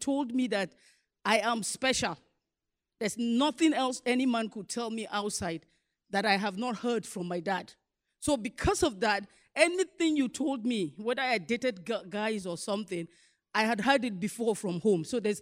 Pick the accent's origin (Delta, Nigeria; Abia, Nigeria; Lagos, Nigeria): Lagos, Nigeria; I'm from Borno State, but my father decided, and I grew up in Lagos, so my father decided at least I should come to school in the north.